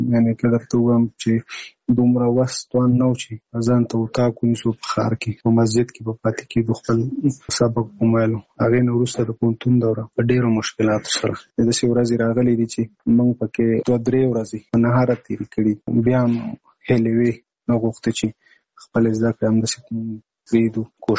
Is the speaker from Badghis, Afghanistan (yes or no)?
no; Nangarhar, Afghanistan; now in Kabul, Afghanistan; زموږ کور په ننګرهار کې دی، زه په کابل کې یم دلته،